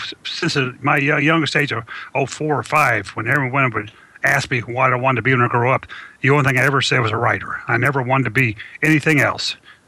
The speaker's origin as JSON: {"language": "English", "town": "Indianapolis", "region": "Indiana", "country": "United States", "tie": "born or raised there", "said": "Yeah, well, I grew up in Indianapolis, and kind of a rough side of Indianapolis called Brightwood, and I had grew up with 7 brothers and 3 sisters"}